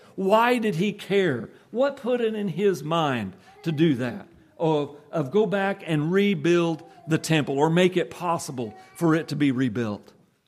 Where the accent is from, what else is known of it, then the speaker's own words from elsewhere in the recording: Nebraska, United States; now in Georgia, United States; I still say I'm from Nebraska, so I'd be black loam dirt, but I've been in Georgia long enough.